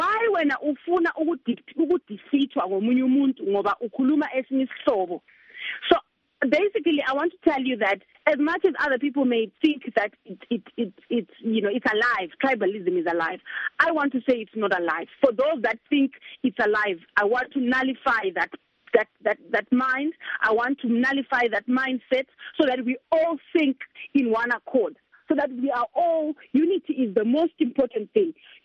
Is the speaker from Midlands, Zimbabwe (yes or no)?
yes; Mberengwa, Midlands, Zimbabwe; also born or lived in Bulawayo; I'm a Shona girl because my father is from Berengwa. I am from Berengwa. I was brought up in Berengwa. I was born in Berengwa. I am definitely a Shona girl. But I was brought up, I was raised in Ngobulawayo, and my mother, Ngumantini, she's a Ndebele woman.